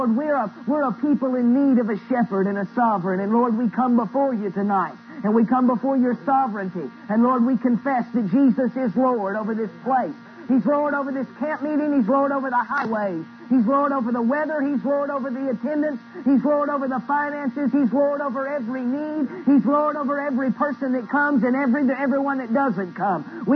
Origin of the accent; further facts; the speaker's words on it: Arkansas, United States; I'm from Arkansas. I'm a little simple-minded.